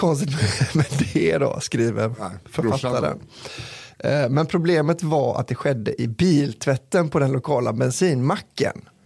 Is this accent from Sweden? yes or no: yes; Västra Götaland County, Sweden; här är en historia från en lagom stor stad i Bohuslän. Där ju jag är från.